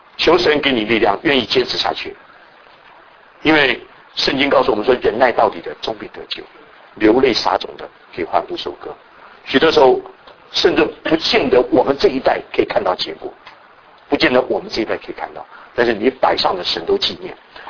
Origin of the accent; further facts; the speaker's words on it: Taiwan; 我从台湾过来